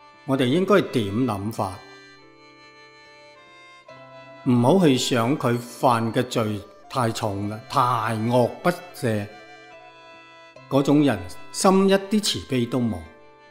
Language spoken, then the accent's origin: Chinese; China; 我们中国人看任何人都是好人